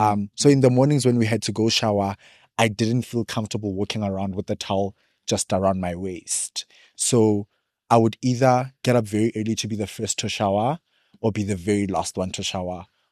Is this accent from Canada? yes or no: no; Polokwane, Limpopo, South Africa; moved away as an adult; now in Johannesburg, South Africa; So I'm from Limpopo. Grew up in multiple areas of Limpopo, but spent majority of my childhood in Polokwane, which is the capital city of the province. 2023, moved to Joburg for school.